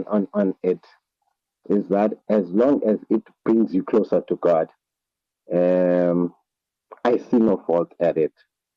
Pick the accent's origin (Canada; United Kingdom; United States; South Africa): South Africa; East London, Eastern Cape; born there; I was born in East London. In East London, we have the sea next to us.